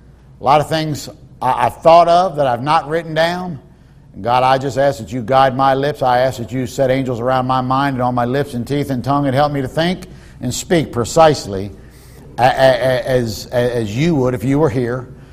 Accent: New Jersey, United States; also born or lived in Philadelphia; Look, I'm from the communist state of, I was born in Philadelphia, communist state of New Jersey.

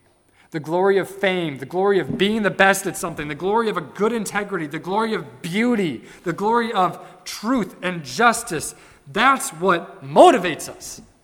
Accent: Wisconsin, United States; The glory of the Packers or I'm from Wisconsin, remember?

